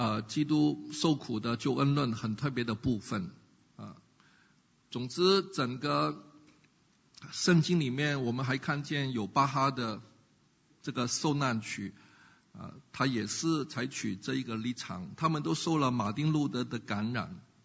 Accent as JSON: {"language": "Chinese", "country": "China", "said": "我告诉你，我们中国人的历史观就跟西方不同了啊"}